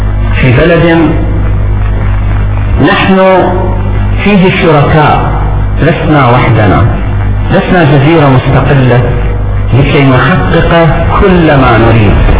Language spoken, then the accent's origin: Arabic; Iraq; ولكن تارة نتحدث كعراقيين، نتحدث بغض النظر عن اللغة الطائفية أو اللغة القومية.